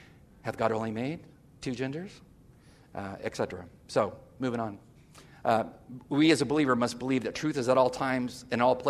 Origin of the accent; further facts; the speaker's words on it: California, United States; moved away as an adult; I'm from California. I get this notion. That is my entire state. I lived there 50 years before I moved to the East Coast